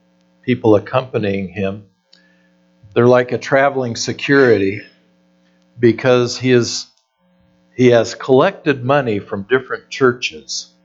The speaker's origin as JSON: {"language": "English", "region": "Idaho", "country": "United States", "said": "But what we do, because we're from Idaho, is that we adjust."}